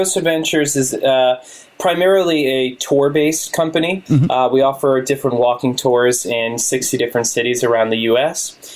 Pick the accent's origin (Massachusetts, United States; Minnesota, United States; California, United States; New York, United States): Massachusetts, United States; Fall River; I'm from Fall River. I'm born and raised here.